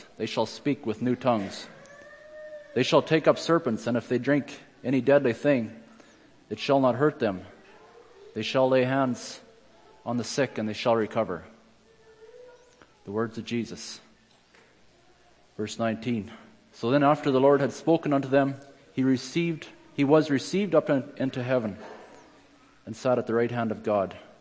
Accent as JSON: {"language": "English", "town": "Austin", "region": "Manitoba", "country": "Canada", "said": "I come from Austin, Manitoba. I was born in 1973."}